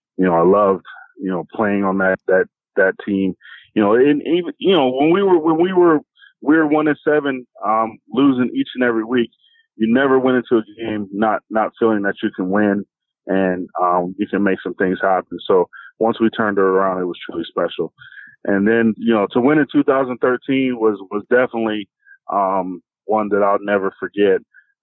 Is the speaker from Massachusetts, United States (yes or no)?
no; Johnstown, Maryland, United States; Growing up, like I said, growing up in Johnstown, growing up in Maryland, I never won a true championship.